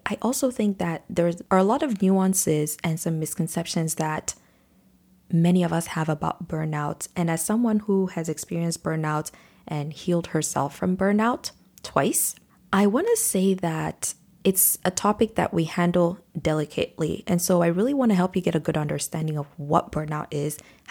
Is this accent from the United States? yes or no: no; Nigeria; I grew up in Nigeria with a mom who had a lot of help at home.